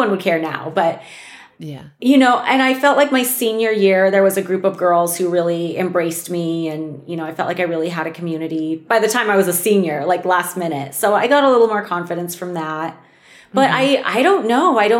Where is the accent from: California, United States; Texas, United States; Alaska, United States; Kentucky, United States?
Alaska, United States; Prince of Wales Island; Alaska was really isolated. We lived on Prince of Wales Island.